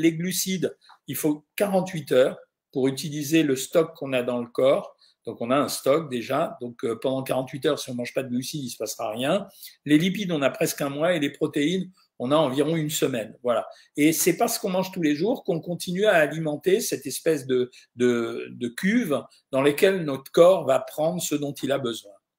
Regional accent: Sicily, Italy; Chez nous, en Sicile, on fait les pâtes aux lentilles avec un filet d'huile d'olive.

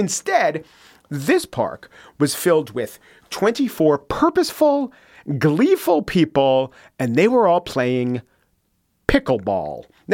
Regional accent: United States; but since I am an American, I think about America

